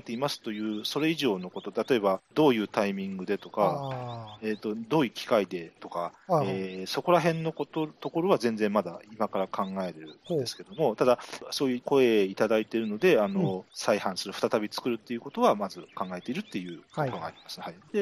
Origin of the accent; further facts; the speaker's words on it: Toyama, Japan; 私富山なんですけど